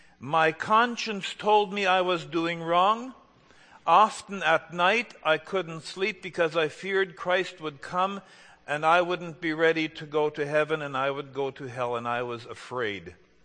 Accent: Kleefeld, Manitoba, Canada; and I was raised in the EMC. I grew up in Cleefeld, close to Steinbeck.

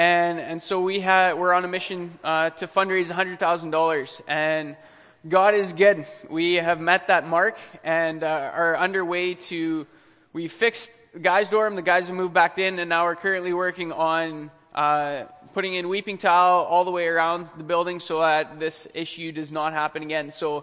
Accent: Virden, Manitoba, Canada; born there; And so I was born in Verdon, Manitoba

